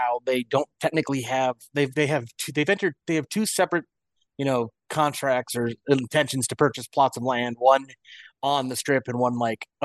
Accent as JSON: {"language": "English", "region": "Minnesota", "country": "United States", "tie": "born or raised there", "said": "Like, you know, I grew up in Minnesota, so I've always been a Twins and a Vikings fan."}